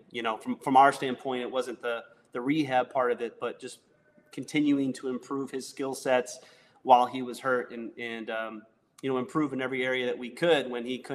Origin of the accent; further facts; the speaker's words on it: Grand Rapids, Michigan, United States; I'm a Michigan native, so... You know